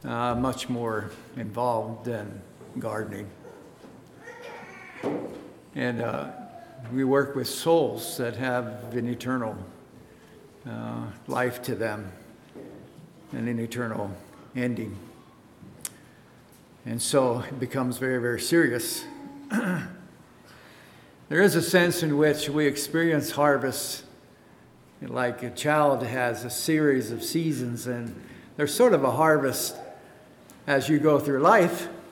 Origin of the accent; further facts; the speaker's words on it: Pennsylvania, United States; I grew up in Lancaster County on a dairy farm, and where we live is very, very different than this.